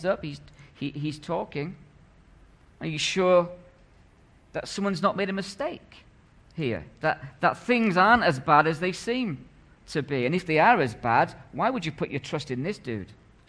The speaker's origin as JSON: {"language": "English", "region": "Scotland", "country": "United Kingdom", "said": "I'm Scottish. We've got to keep the stereotype going, okay?"}